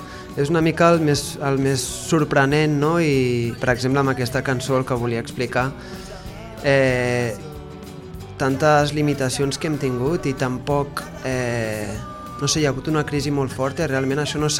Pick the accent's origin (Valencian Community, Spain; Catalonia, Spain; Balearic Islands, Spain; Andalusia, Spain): Catalonia, Spain; Barcelona; now in La Ràpita, Spain; Sí, soc de Barcelona, però vaig caure a la Ràpita